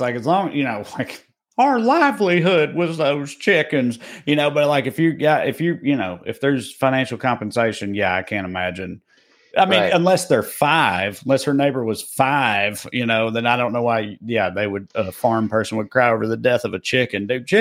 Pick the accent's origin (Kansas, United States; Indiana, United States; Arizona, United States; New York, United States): Kansas, United States; Salina; I grew up in town in Salina.